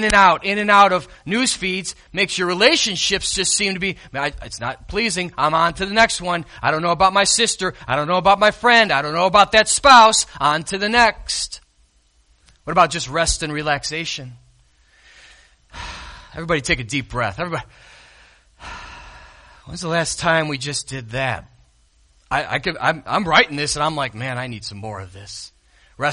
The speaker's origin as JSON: {"language": "English", "town": "Chicago", "region": "Illinois", "country": "United States", "tie": "born or raised there", "said": "I was thinking of the days I grew up in Chicago, and I was thinking of the days of the Chicago Bulls."}